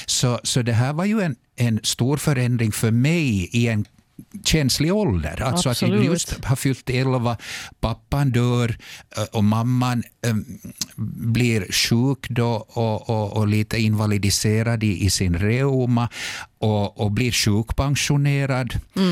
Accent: Parainen, Southwest Finland, Finland; jag är ju född i Pargas och vi hade vårt egna hemshus där i Rödjan och jag gick i skola, i Malmskola.

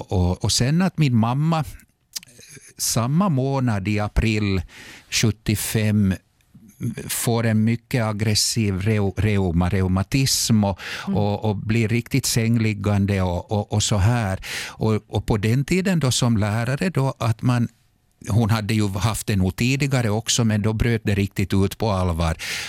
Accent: Parainen, Southwest Finland, Finland; jag är ju född i Pargas och vi hade vårt egna hemshus där i Rödjan och jag gick i skola, i Malmskola.

